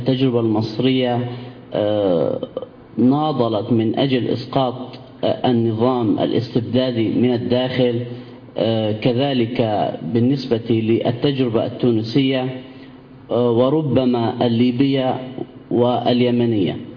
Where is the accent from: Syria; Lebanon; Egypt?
Syria; ينبغي أن نتناقش كسوريين حول مستقبل سوريا.